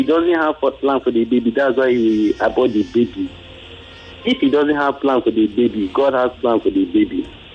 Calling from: Yaba, Lagos, Nigeria; I'm calling from Yaba.

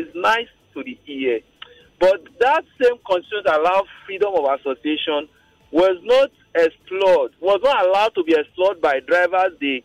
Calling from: Ota, Ogun, Nigeria; I'm calling from Ota.

